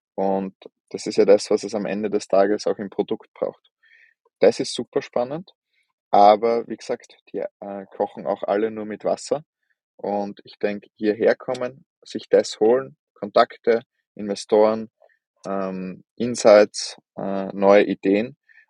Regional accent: Austria; aber was die genauso brauchen wie die bei uns in Österreich ist eines

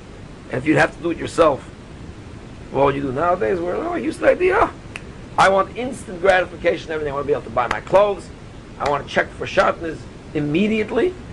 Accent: Michigan, United States; I'm a Michiganer. I come from Michigan. And it has on my license, I'm a Michiganer.

